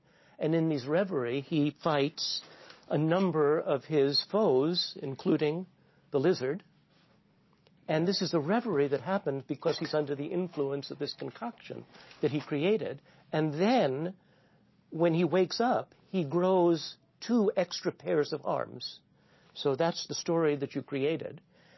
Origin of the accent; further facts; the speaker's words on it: New York, United States; I grew up on University Avenue.